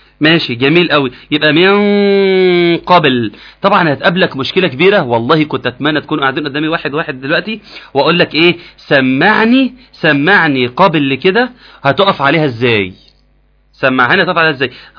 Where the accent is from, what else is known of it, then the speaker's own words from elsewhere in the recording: Egypt; إحنا عندنا في مصر بنضمها، يقول لك إيه لو أنا مت